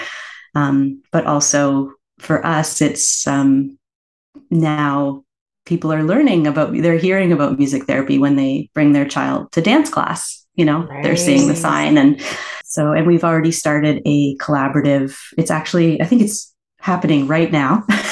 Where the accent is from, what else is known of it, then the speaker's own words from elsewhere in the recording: Halifax, Nova Scotia, Canada; Growing up, when we were growing up in Halifax, it was the Halifax City Schools Music Department.